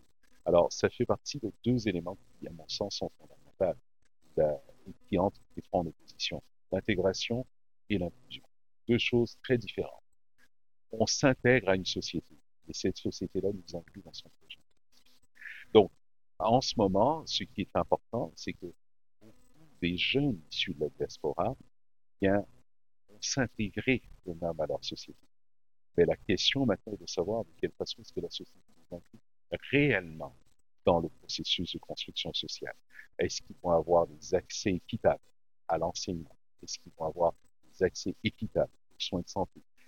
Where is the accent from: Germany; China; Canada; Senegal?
Canada; also born or lived in France; Je suis certes d'origine béninoise, je suis né en France et j'ai grandi au Canada.